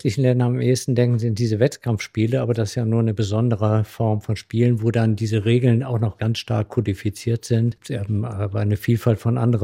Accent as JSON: {"language": "German", "town": "Cologne", "region": "North Rhine-Westphalia", "country": "Germany", "said": "ich komme ja aus Köln"}